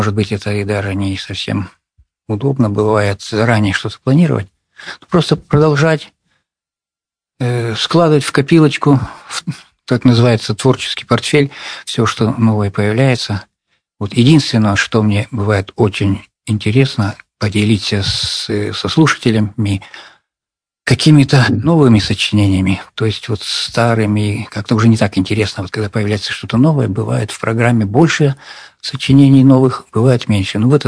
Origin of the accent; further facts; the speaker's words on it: Aramil, Sverdlovsk Oblast, Russia; born there; я родился на Урале, почти что земляк Павла Петровича Бажова. Он родился в Сысерти, а я родился в Арамиле.